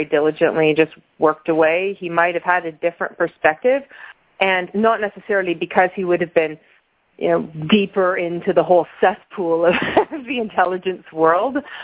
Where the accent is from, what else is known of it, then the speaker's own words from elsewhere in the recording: Toronto, Ontario, Canada; also born or lived in New York / Washington; now in Paris, France; back home in Canada. I'm originally from Canada. I live in Paris now. I've lived throughout the U.S., mainly New York and Washington, but yeah, I spent the holidays in Toronto